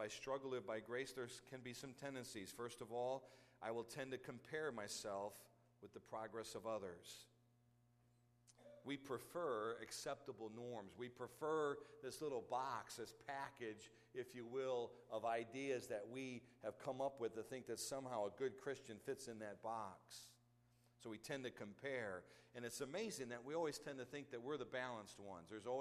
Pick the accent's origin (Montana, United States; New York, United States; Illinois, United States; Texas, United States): Illinois, United States; Chicago; that God was a whole lot bigger than the little church I grew up in Chicago.